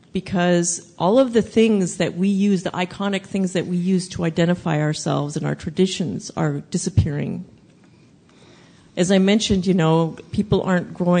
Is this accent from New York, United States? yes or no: no; Montana, United States; For my tribe, I'm from Montana, the Crow tribe.